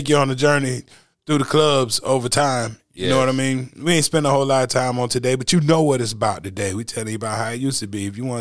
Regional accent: Greenville, North Carolina, United States; born there; See, I was born in Greenville, and to this day, you know, ECU got that Fifth Street area over there

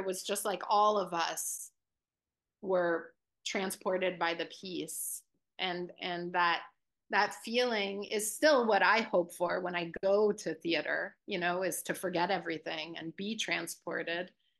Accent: France; also born or lived in United States; So I grew up both in France and in the States as a kid, kind of going back and forth between the two countries.

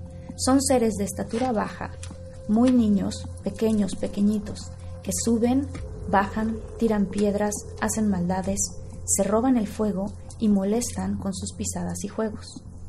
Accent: Tabasco, Mexico; yo crecí en Tabasco con mi familia y yo tengo dos hermanos y una hermana, entonces somos cuatro hijos.

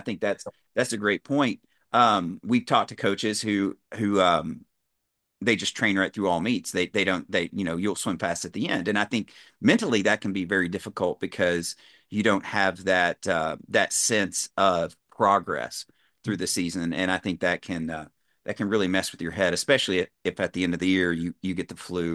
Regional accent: Kentucky, United States; no, I grew up in Kentucky. So I grew up in rural Kentucky.

